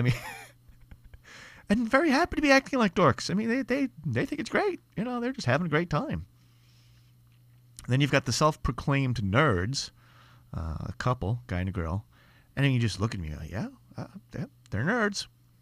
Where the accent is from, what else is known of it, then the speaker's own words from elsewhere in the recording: Staten Island, New York, United States; Now, I grew up in Staten Island, so I know what I talk of when I talk of Staten Island and women from Staten Island.